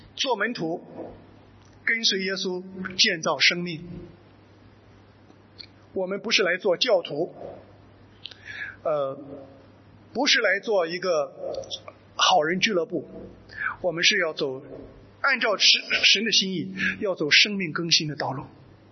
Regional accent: China; 我们中国人传统也不错嘛

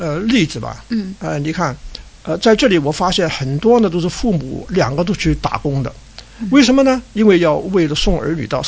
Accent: Hong Kong; 其实那因为我在香港长大了，我以前在香港讲过的

